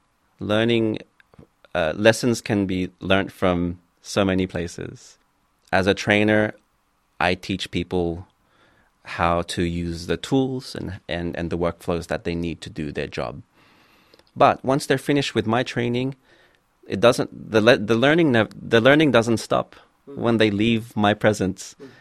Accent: Philippines; Maybe this is from my own upbringing as well, of course, as being Filipino.

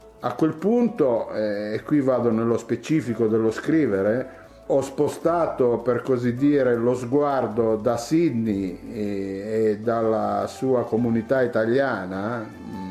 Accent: Taggia, Liguria, Italy; la grande festa che si svolge attualmente a Taggia, appunto, il mio paese di origine

